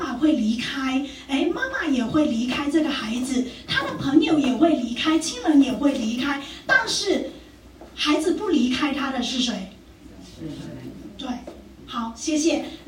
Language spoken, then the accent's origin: Chinese; Fujian, China; 我们福建人就叫咪咪哎哎